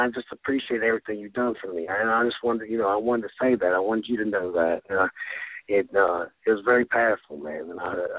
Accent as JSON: {"language": "English", "region": "West Virginia", "country": "United States", "lives_now": "Chicago, United States", "said": "even though I'm from West Virginia, it just seems like, you know, there's just a lot of great people here."}